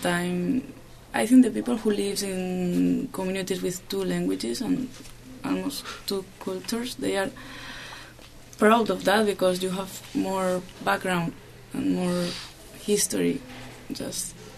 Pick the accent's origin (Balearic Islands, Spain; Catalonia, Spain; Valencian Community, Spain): Valencian Community, Spain; English is a second language; I'm from the Comunidad Valenciana, so I speak Valenciano, and I also know Valencian writers or poets.